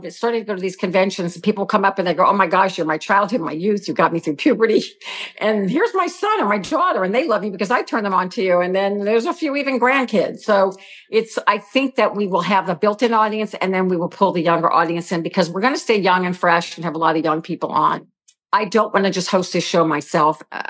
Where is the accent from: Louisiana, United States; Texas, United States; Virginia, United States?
Louisiana, United States; New Orleans; He was living in New Orleans, or Lafayette, Louisiana, rather. We're both from New Orleans. And I was living